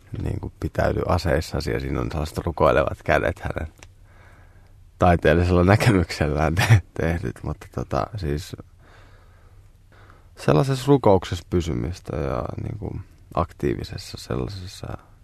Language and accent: Finnish; Kotka, Kymenlaakso, Finland; jäin ihailemaan maisemia vanhoilla kotikonnuilla Kotkassa